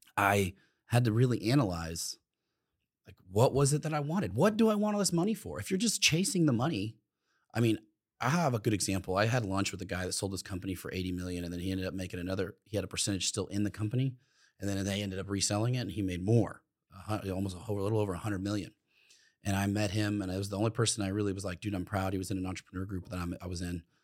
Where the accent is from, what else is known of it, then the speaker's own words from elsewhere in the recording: Oklahoma, United States; You know, at the time growing up in Oklahoma, you know, it was Hoffman bikes, dude.